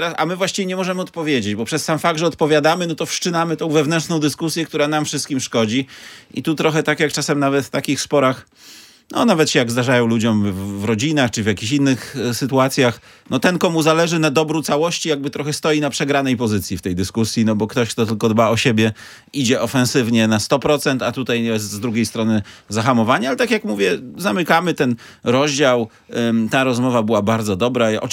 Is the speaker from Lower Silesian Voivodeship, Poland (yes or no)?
no; Gdynia, Pomeranian Voivodeship, Poland; takie miejsca w Gdańsku, których jako gdynianin po prostu nie znam.